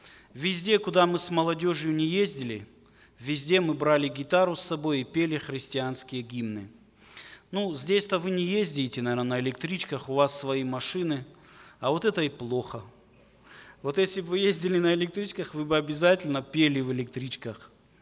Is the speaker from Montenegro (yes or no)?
no; Beslan, North Ossetia–Alania, Russia; born there; А я вообще родился в городе Беслане. Это мой родной город.